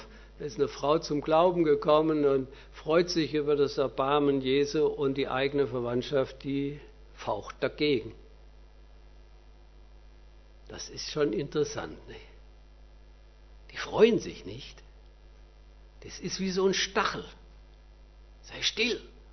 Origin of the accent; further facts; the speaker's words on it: Thailand; ich war ja viele Jahre in Thailand und fliege am 14. November auch wieder hin. Es ist mein Heimatland.